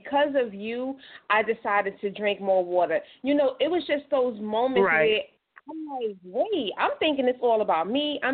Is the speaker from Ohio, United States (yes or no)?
no; Brooklyn, New York, United States; So I am I'm from Brooklyn, New York, lived here my entire life.